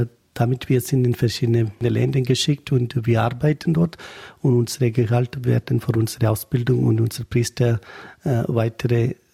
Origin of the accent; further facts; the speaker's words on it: India; German is a second language; moved away as an adult; now in Germany; Eigentlich komme ich aus Indien und seit 2011 September hier in Deutschland bis zum Regensburg angekommen.